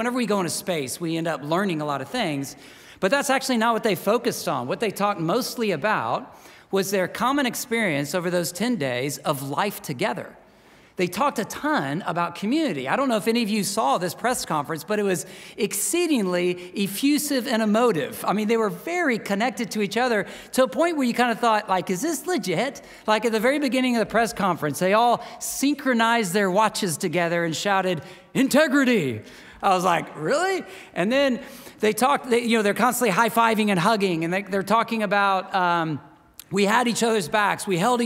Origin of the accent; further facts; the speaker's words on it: Austin, Texas, United States; I grew up in Austin, Texas.